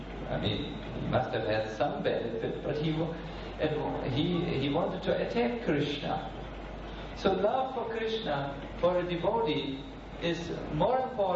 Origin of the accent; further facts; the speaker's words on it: Germany; I'm from Germany, and for me, a fan is something like a dinosauria. This is an unusual situation in Germany.